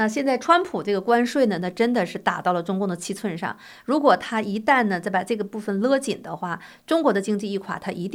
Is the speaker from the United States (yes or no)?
yes; United States; 可是我们美国人呢，我们自己会不会受益？